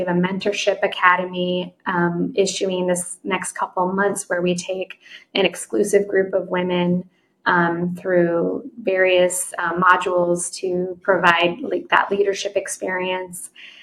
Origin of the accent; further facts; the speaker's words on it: Texas, United States; I'm from Texas. We can trace my great grandfather's family back to Spain, but there's also an indigenous part of my family that's been here in the United States.